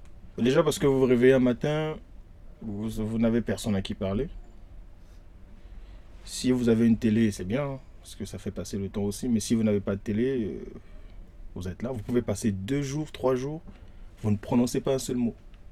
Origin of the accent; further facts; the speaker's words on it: Brazzaville, Republic of the Congo; now in France; Je suis congolais de Brazza. Et je suis arrivé en France en septembre.